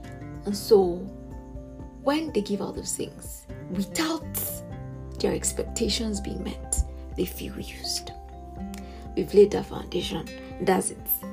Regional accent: Nigeria; I'm a Nigerian.

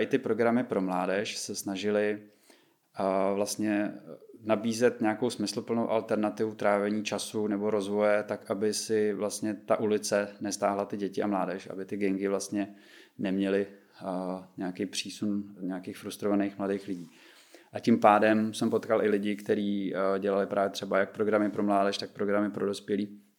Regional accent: Česká Třebová, Pardubice Region, Czechia; tady z Prahy nebo z Český Třebový, kde odkud pocházím

